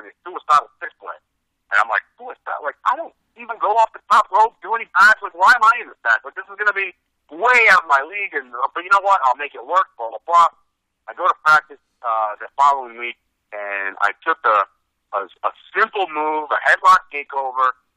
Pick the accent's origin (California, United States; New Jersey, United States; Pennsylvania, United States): New Jersey, United States; Belleville; It was in my hometown where I was born, in Belleville, New Jersey. So it was, like, really... a homecoming of sorts. We did it at Belleville High School.